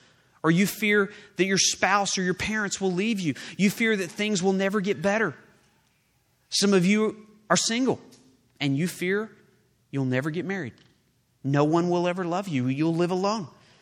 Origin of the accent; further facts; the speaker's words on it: Oklahoma, United States; I am from Oklahoma